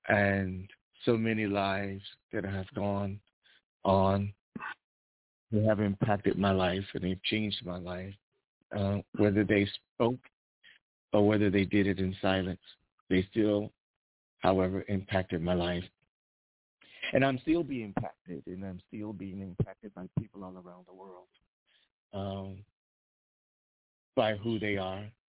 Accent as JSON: {"language": "English", "town": "Brooklyn", "region": "New York", "country": "United States", "said": "Yeah, I'm from Brooklyn as well"}